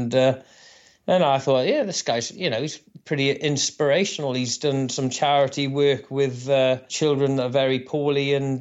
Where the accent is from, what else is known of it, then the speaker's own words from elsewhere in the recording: Haverfordwest, Wales, United Kingdom; And I'd only just recently learned that Christian Bale was from my hometown, from Haverford West.